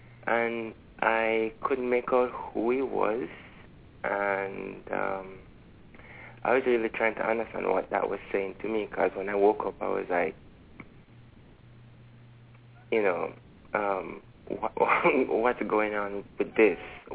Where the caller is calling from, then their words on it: Kingston, Jamaica; Jeez, yes … calling from Kingston, Jamaica.